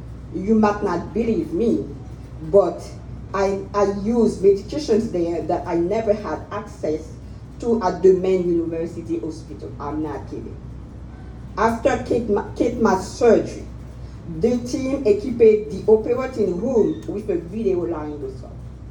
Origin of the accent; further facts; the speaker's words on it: Port-au-Prince, Ouest, Haiti; I'm from Port-au-Prince, Haiti.